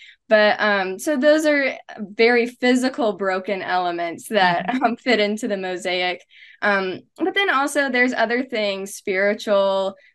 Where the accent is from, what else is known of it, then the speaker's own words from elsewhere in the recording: the South, United States; And I grew up in the South.